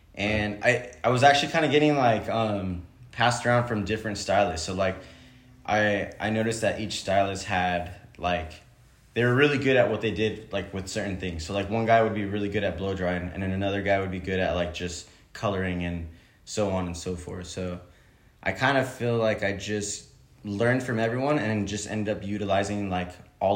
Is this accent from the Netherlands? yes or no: no; California, United States; I grew up in Orange County and I was like contemplating on staying in Orange County